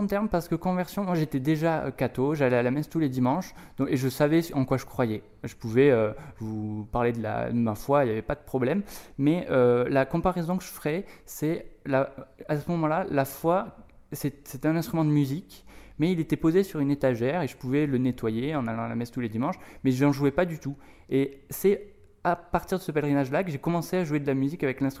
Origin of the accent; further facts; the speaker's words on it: Tarbes, Occitanie, France; also born or lived in Lourdes; Alors moi j'ai grandi dans les Hautes-Pyrénées, je suis né à Lourdes, j'ai toujours vécu à Tarbes ou dans les environs.